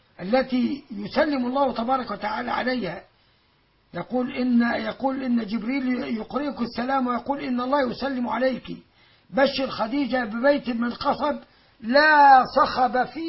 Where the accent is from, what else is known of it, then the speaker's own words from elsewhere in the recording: Alexandria, Alexandria Governorate, Egypt; انا تربيت في اسكندريه، انا اخذت كليه طب من اسكندريه